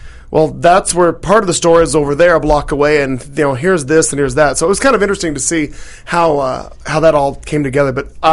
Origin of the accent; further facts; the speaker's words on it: Joplin, Missouri, United States; ain't heavy, it's my hometown.